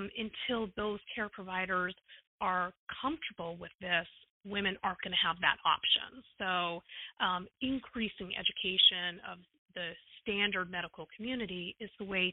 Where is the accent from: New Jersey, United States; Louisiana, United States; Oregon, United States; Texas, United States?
New Jersey, United States; like in my home state where I practice in New Jersey.